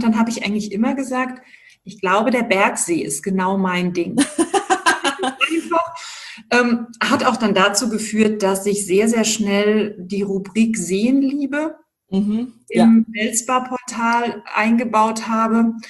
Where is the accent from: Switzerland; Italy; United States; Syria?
Italy; Sardinia; Und ich bin ganz, ganz oft umgezogen und durfte ja auch das Glück erleben, meine Kindheit auf Sardinien verbringen zu dürfen.